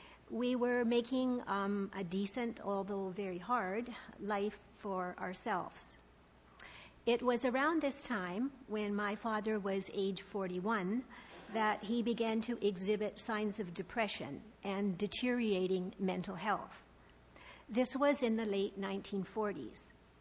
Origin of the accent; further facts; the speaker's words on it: Nampa, Alberta, Canada; I was born in Peace River in northern Alberta, 300 miles north of Edmonton. I was the youngest of four children living on a farm in Nampa near Peace River.